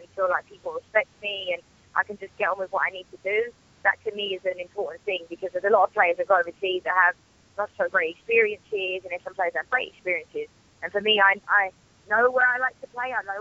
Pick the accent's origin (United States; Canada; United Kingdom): United Kingdom; England; But that's not saying I can't play in cold weather because I'm from England.